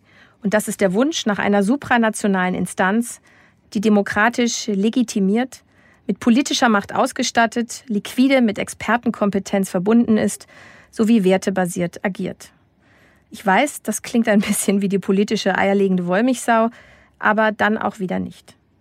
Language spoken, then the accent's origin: German; Hamburg, Germany; desto mehr werde ich mich in meinem Fall als Hamburgerin fühlen